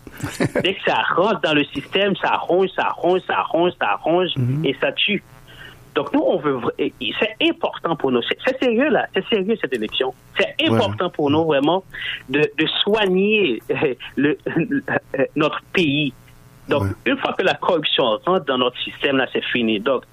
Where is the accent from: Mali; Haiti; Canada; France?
Canada; quand on arrive quelque part dans un pays étranger, on dit qu'on est Canadien